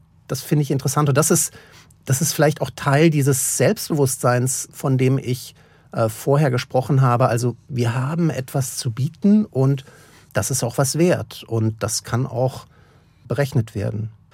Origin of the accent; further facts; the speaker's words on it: Freiburg, Baden-Württemberg, Germany; Genau, war bis zu meinem 19. Lebensjahr in Freiburg und es mag nach wie vor sehr diese Stadt, mehr die Ostseite, also die Schwarzwaldseite, obwohl ich aufgewachsen bin in Freiburg-Lehen. Das ist die Westseite, die mehr so zur Oberrheinebene geht.